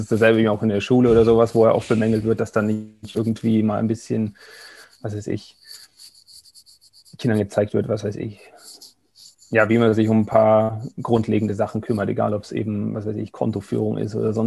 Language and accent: German; Augsburg, Bavaria, Germany; bei mir in Augsburg, wo ich herkomme.